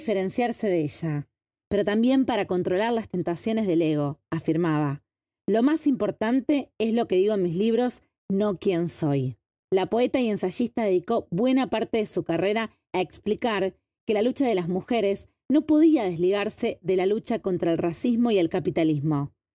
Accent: Argentina; Soy argentina.

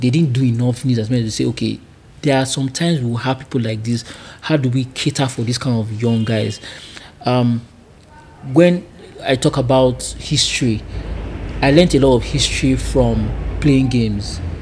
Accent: Isoko South, Delta, Nigeria; I'm from Delta State in Nigeria here, Isoko South, but I know more Japanese than even my own language, or even Yoruba, or even Igbo, even outside. I learned Igbo and Yoruba in school also.

